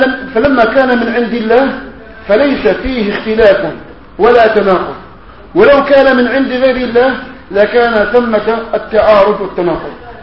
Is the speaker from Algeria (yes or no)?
yes; Algeria; نحن جزائريين نفعل هكذا